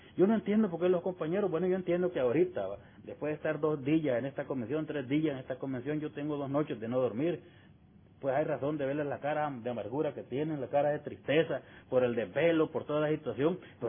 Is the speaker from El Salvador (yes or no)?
yes; El Salvador; siendo un hombre joven de 21 años, llegué a esos zapacones de basura en mi país, El Salvador